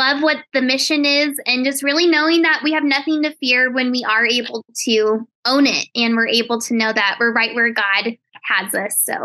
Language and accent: English; Colorado, United States; I am not in Canada, but I am in Colorado, and I actually was just born and raised in Colorado, and I just love it so much.